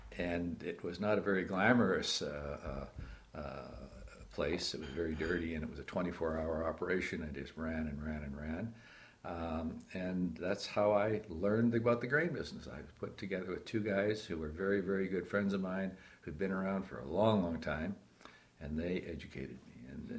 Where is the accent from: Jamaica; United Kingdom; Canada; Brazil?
Canada; born there; also born or lived in United States; I'm a Canadian, born in Canada, but educated in the U.S. at North Dakota State University.